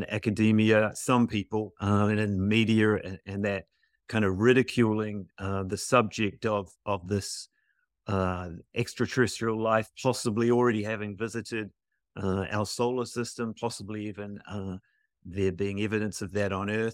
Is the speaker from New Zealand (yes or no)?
yes; New Zealand; I'm from New Zealand.